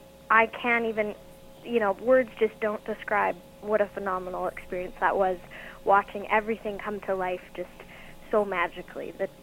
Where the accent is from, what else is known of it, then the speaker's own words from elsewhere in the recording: Grand Prairie, Texas, United States; my hometown of Grand Prairie